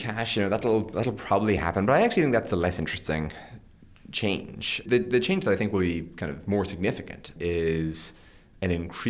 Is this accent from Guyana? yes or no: no; Ireland; if I were reading this kind of from afar growing up in Ireland, my view of the place would be very different to what it is that I, in fact, actually experience here.